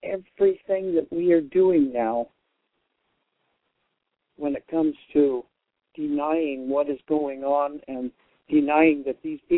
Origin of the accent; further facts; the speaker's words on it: United States; They hate us because we're American. They hate us because we're free.